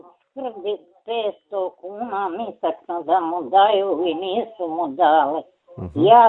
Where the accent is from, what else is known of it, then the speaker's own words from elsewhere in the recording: Klobuk, Federation of Bosnia and Herzegovina, Bosnia & Herzegovina; moved away; Došli smo iz Klobuka, selo.